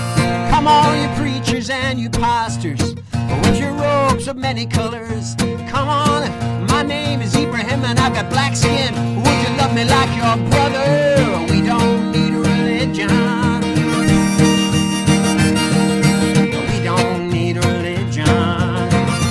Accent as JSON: {"language": "English", "country": "Ireland", "moved": "yes", "lives_now": "United States", "said": "Compared to his voice, my voice sounded like, \"Mister, I'm from Ireland.\""}